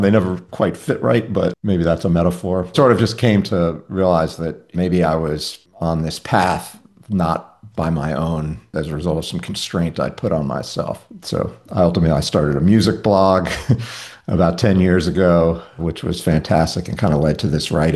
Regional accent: New York City, New York, United States; I grew up in New York City.

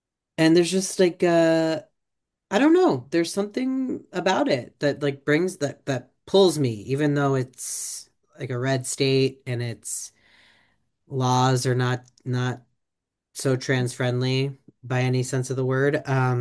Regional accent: Ohio, United States; I love when people are from Ohio because I'm from Ohio.

